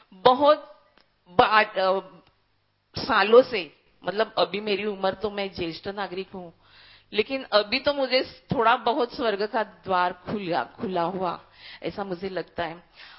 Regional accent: Mumbai, Maharashtra, India; मैं तिलक नगर मुंबई से आई हूँ, चेंबूर।

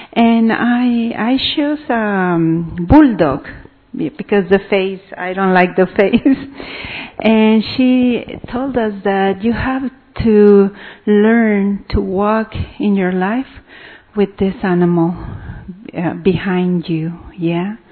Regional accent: Mexico; English is a second language; from Mexico

